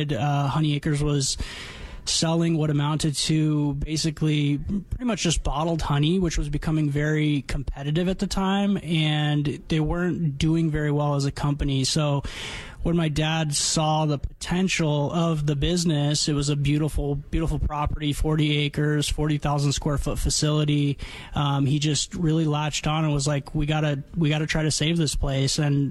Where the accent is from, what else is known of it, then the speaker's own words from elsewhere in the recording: Armenia; now in United States; I immigrated here from Armenia, actually, where my family was five generations of beekeepers.